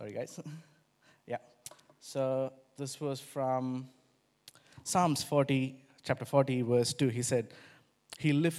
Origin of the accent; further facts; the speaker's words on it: South India, India; I come from South India. I grew up in a family where my mom comes from a Catholic background and dad comes from a Hindu family.